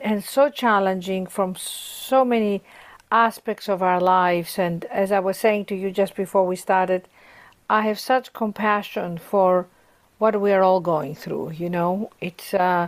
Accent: Athens, Attica, Greece; moved away as an adult; also born or lived in London; now in Los Angeles, United States; Yes, I was born and raised in Athens, Greece. I was educated in London at the Royal Academy of Dramatic Arts and moved to Los Angeles to do a movie, to star in a movie.

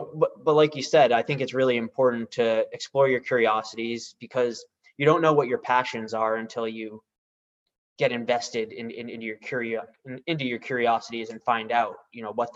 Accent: Boston, Massachusetts, United States; And I probably was, but I'm from Boston.

